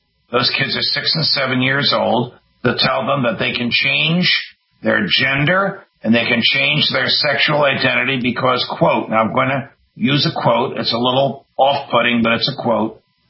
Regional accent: New Jersey, United States; where I am now, my home state of New Jersey

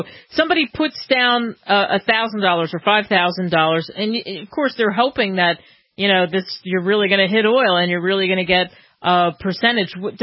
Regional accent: Philadelphia, Pennsylvania, United States; also born or lived in California; I grew up in Philadelphia. I've lived in California. I've lived all over the place and all those nooks and crannies. And, of course, now I live in Texas.

